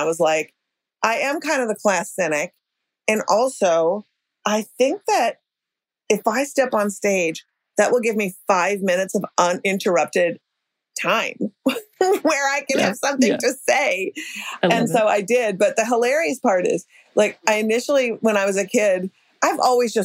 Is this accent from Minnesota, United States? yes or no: yes; Minnesota, United States; But I'm going to go through with it because I'm from Minnesota.